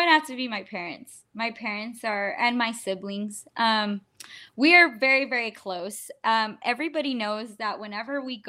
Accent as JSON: {"language": "English", "region": "Texas", "country": "United States", "tie": "born there", "said": "So I was born in Texas. My grandparents are from Wisconsin."}